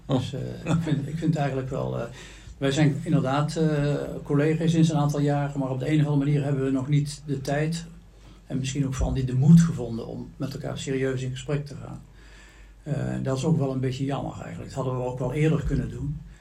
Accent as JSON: {"language": "Dutch", "town": "Tilburg", "region": "North Brabant", "country": "Netherlands", "said": "Ik kom uit Tilburg, of all places."}